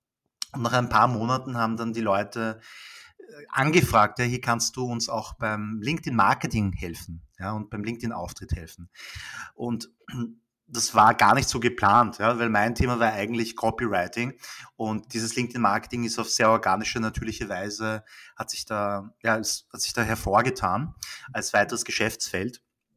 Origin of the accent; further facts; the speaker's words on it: Vienna, Austria; aus Österreich. Ich bin in Wien geboren und aufgewachsen. Meine beiden Eltern kommen allerdings aus Südkorea.